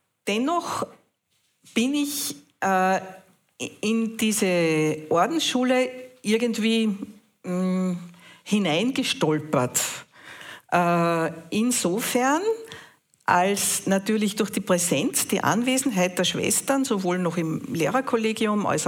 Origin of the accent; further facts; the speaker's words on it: Salzburg, Austria; Ja, also ich bin keine Oberösterreicherin, keine Niederösterreicherin, sondern eine waschechte Salzburgerin. Vertrete damit natürlich auch den Westen.